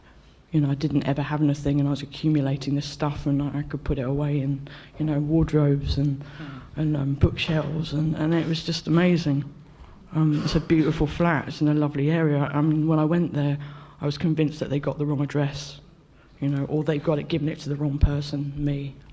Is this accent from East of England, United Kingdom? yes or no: no; London, United Kingdom; I'm from West London